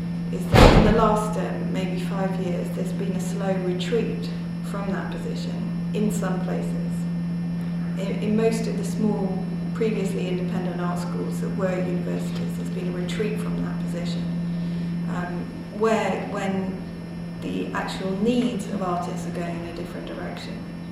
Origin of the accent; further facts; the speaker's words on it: London, United Kingdom; because I come from London